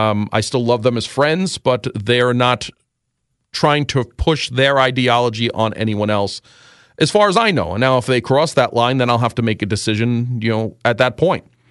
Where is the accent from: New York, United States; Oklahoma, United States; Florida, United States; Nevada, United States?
New York, United States; New York City; I grew up in New York City.